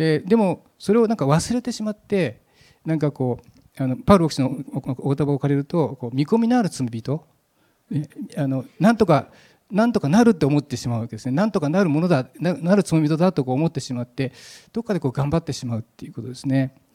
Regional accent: Nagano, Japan; 私の田舎、私は長野で農業をしていたんですけど、野菜を作っていた時に

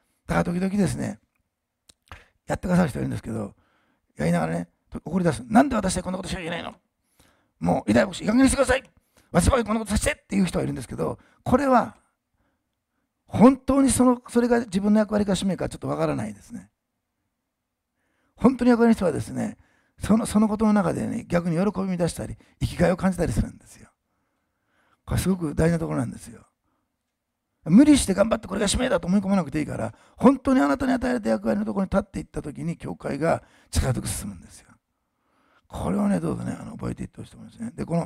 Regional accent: Osaka, Japan; 私大阪人だから食べ物のことで問題になるとホッとするんだよね

